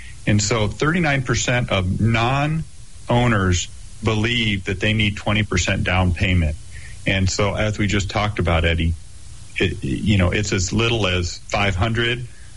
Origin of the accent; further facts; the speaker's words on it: Ann Arbor, Michigan, United States; moved away; also born or lived in Phoenix; Well, you know, I grew up in Ann Arbor in Michigan, right? And so, you know, got full winters. And when I first moved west, I moved to Phoenix